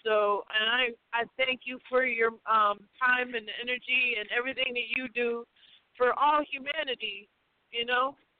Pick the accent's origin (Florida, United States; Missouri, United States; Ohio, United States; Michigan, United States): Michigan, United States; Southfield; born there; And, you know, I'm born in Detroit, so we have that in common. I was born in Southfield, so I know what's going on in Detroit.